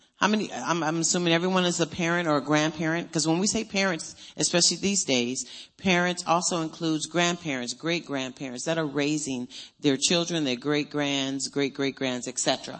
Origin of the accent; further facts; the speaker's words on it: California, United States; I'm from California, and so we don't get to see that all the time.